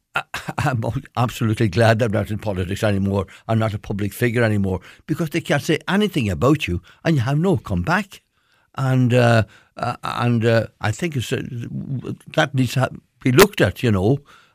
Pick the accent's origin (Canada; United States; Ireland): Ireland; Ulster; I was born in Gidor, where I lived all my life.